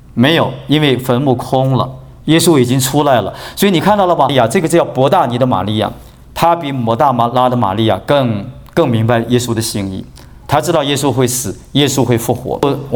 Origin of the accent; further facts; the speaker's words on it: China; 犹太人埋葬跟我们中国人不太一样